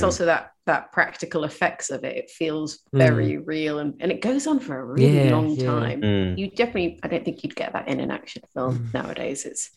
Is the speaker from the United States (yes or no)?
no; Sudan; I grew up in Sudan